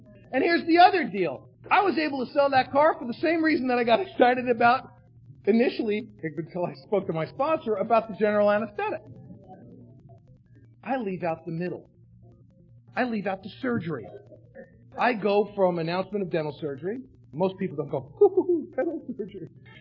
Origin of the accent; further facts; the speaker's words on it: New York City, New York, United States; I had as a kid growing up in the Bronx and visiting Manhattan once or twice a year